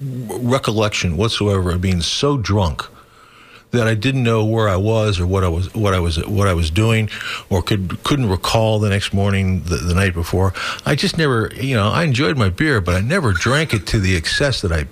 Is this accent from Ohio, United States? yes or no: yes; Akron, Ohio, United States; I grew up in Akron. When I was 17, 18, 19, there were plenty of bars that I could walk into.